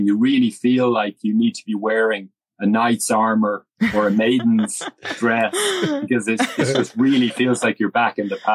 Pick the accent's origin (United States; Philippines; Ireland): Ireland; born there; I was born in 1973 in Ireland